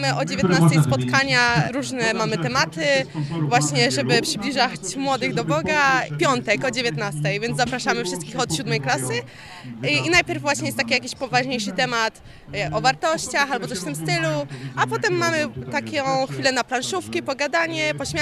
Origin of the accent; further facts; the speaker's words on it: Wrocław, Lower Silesian Voivodeship, Poland; Ja w sumie to od urodzenia, bo mieszkałam tu już od urodzenia, więc jakoś od małego już tutaj byłam powiązana